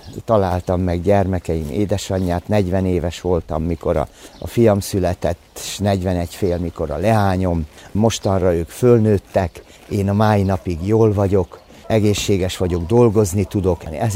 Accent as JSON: {"language": "Hungarian", "town": "Makó", "region": "Csongrád-Csanád", "country": "Hungary", "said": "én ugye makói vagyok, a Maros torkolat közelébe élek"}